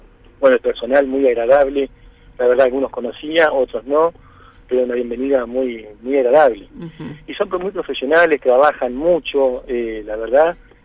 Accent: Concepción del Uruguay, Entre Ríos, Argentina; also born or lived in La Plata; soy nacido acá en Concepción del Uruguay, nací en el barrio de la Concepción, luego después viví en el barrio Sarmiento, estudié en la Universidad de La Plata y bueno, ya hace 10 años que estoy viviendo acá en Concepción.

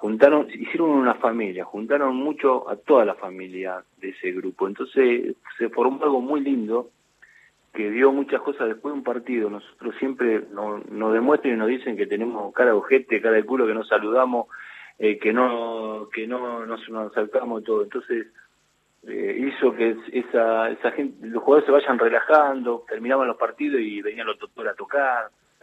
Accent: Ciudadela, Buenos Aires Province, Argentina; la estamos remando en el barrio de donde soy yo, de Ciudadela.

